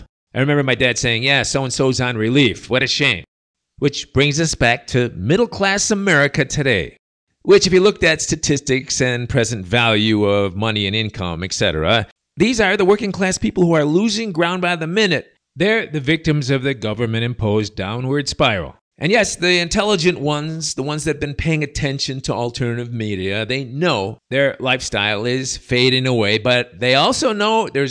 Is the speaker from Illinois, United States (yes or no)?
yes; Chicago, Illinois, United States; Now, I'm from Chicago, and that traditionally was a big union town, lots of factories and stuff.